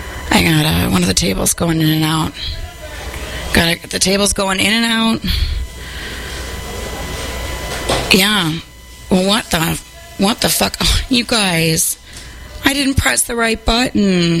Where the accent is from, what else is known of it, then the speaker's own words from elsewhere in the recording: Minnesota, United States; I'm from Minnesota, and like cheese curds were a really big thing up there.